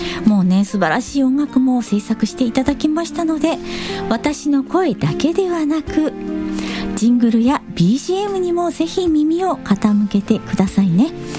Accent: Kanagawa, Japan; 私は神奈川県出身で、

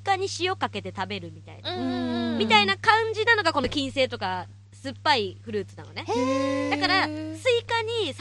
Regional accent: Hirosaki, Aomori, Japan; ちなみに私弘前出身なので

